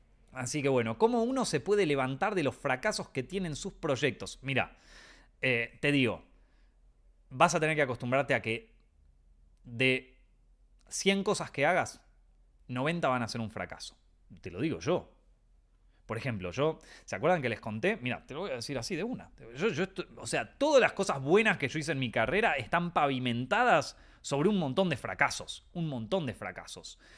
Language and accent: Spanish; Argentina; Yo que vengo de Argentina